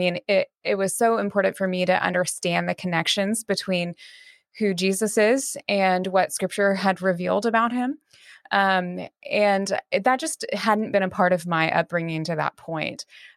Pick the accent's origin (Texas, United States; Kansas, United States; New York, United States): Texas, United States; now in Deerfield, United States; So I currently teach at Trinity Evangelical Divinity School in Deerfield. Prior to that, I grew up in Texas.